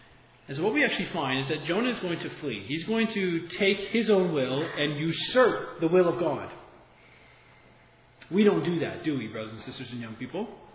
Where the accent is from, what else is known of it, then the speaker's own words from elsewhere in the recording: Brampton, Ontario, Canada; now in Hamilton, Canada; But I've only lived in Hamilton since 2010, born and raised in Brampton.